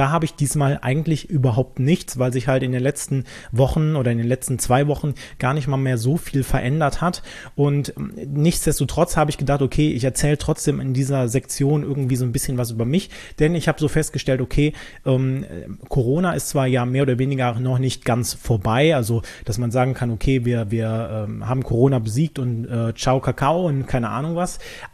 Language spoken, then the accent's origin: German; North Rhine-Westphalia, Germany; Ich komme jetzt nicht direkt aus Köln, sondern ein bisschen umlandmäßig unterwegs.